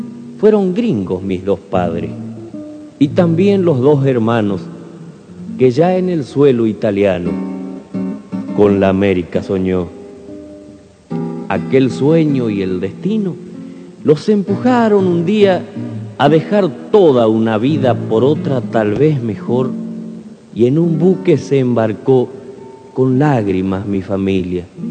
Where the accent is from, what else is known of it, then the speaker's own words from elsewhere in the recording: Chaco, Argentina; porque yo nací en el Chaco. Yo soy del Chaco argentino, nacido en esa región.